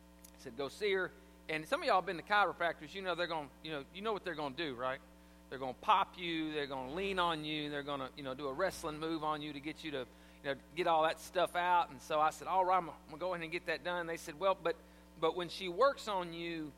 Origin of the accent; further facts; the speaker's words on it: the South, United States; I was 17. I was from the South. You know, I didn't know they pronounce R's like that.